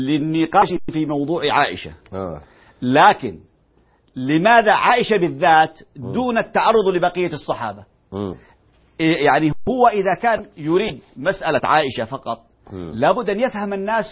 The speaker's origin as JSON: {"language": "Arabic", "country": "Yemen", "said": "عندنا في اليمن"}